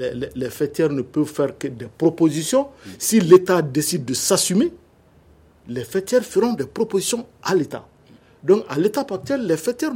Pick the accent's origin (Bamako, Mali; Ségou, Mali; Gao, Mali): Ségou, Mali; Niono; Par exemple, moi, je suis de Niono.